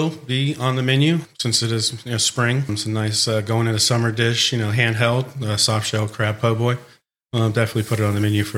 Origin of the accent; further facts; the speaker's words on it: Auburndale, Florida, United States; Central Florida, a little city called Arbondale. I'm an Arbordalian, I guess you would say. So I lived here my whole life, all over Polk County in general.